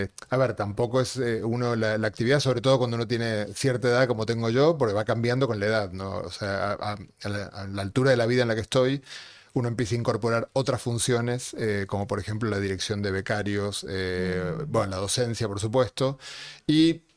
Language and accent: Spanish; Argentina; Sí, argentino, sí, soy argentino-español.